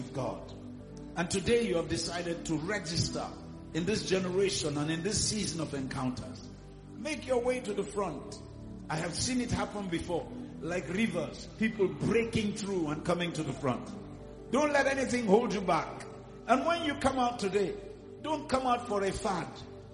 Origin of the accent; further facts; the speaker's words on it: Kagoro, Kaduna State, Nigeria; You see, I come from Kagoro.